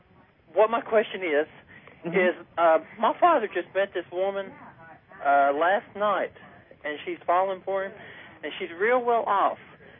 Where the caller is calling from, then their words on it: Tennessee, United States; Tennessee.